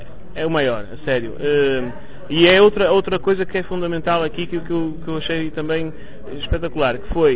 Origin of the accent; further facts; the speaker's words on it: North, Portugal; Povo de Varzim ou Braga, que é onde estou neste momento a morar, mas a minha secção é Povo de Varzim. Venho do Norte.